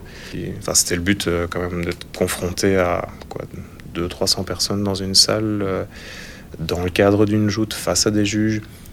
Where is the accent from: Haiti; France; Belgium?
Belgium; Namur, Wallonia; j'ai 23 ans, je suis étudiant en dernière année de droit ici à l'ULB. Je viens de Namur, donc je suis namurois, j'ai fait 3 ans d'études à l'université de Namur.